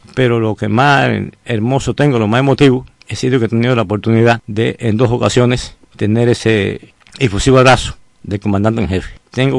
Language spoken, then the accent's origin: Spanish; Cuba; como cubano al fin tiene su la música engrabada en el alma